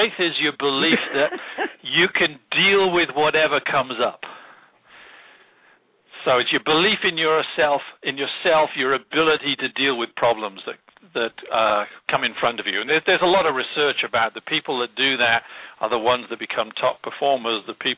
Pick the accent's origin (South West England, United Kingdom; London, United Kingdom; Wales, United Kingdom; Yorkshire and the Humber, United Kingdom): Wales, United Kingdom; I'm a born somewhere between a skeptic and a cynic, being Welsh.